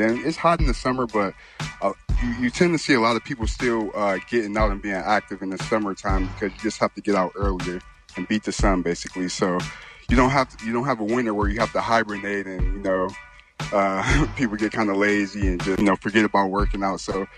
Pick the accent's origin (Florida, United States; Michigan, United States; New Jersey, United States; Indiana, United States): Michigan, United States; Detroit; I'm from Detroit, you know, the west side of Detroit. MSU grad, you know, the best school ever. But, yeah, I live in Arizona now